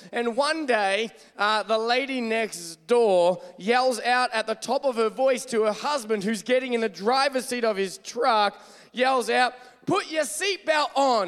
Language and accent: English; Australia; I'm Australian